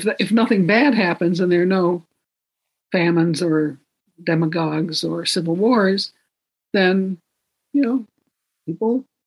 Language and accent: English; Hawaii, United States; And Hawaii is the same way, you know. We're all Hawaiian. Aloha.